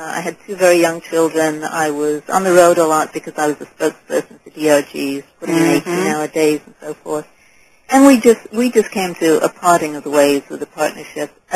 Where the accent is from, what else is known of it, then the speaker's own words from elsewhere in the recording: England, United Kingdom; accent: British; moved away as an adult; now in United States; I grew up in England and then came to college in this country.